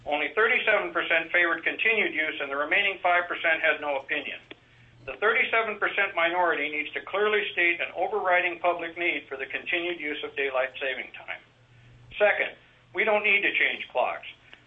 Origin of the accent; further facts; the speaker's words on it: Eagle River, Alaska, United States; I'm from Eagle River, Alaska, and I'm here to testify in support of HB 176.